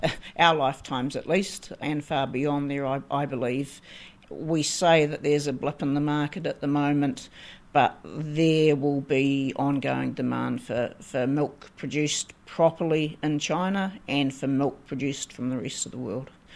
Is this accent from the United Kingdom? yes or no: no; New Zealand; certainly speaking as a New Zealander